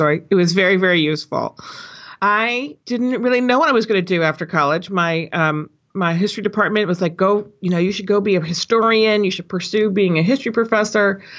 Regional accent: East Coast, United States; I went to Carleton College because I grew up on the East Coast, and Carleton College is in Minnesota.

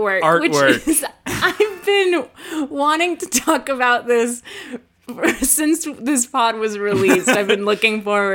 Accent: Los Angeles, California, United States; I'm from LA.

